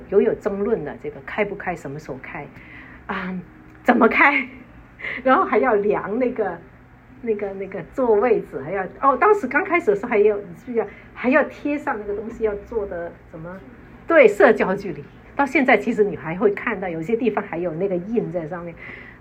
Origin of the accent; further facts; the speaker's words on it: China; 三年前这个疫情爆发，我刚好回到了中国。